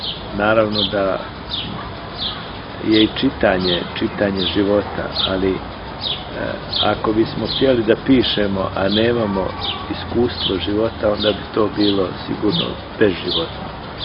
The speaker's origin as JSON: {"language": "Serbian", "country": "Serbia", "said": "u nekom smislu kao Srbin"}